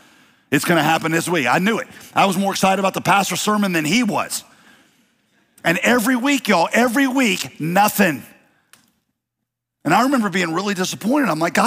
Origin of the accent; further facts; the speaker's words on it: Winston-Salem, North Carolina, United States; I grew up in Winston-Salem. That was my home city. The time I was two, went to college, Winston-Salem.